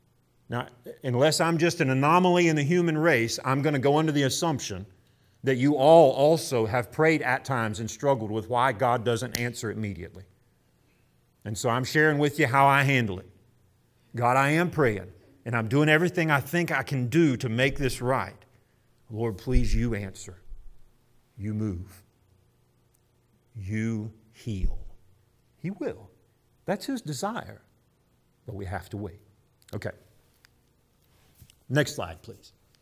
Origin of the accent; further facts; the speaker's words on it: Florida, United States; When I grew up in Florida and people would move to Florida from Michigan and try to change my culture